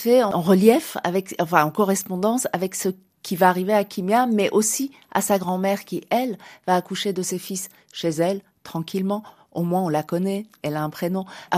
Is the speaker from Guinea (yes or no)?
no; Iran; French is a second language; Quand je pense à mon enfance à l'Iran